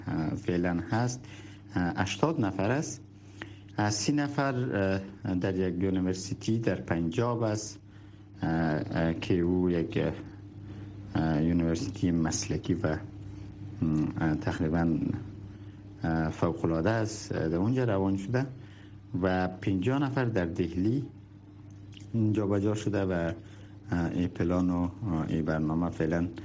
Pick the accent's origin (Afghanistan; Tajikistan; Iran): Afghanistan; ما نیروهای افغان هستیم،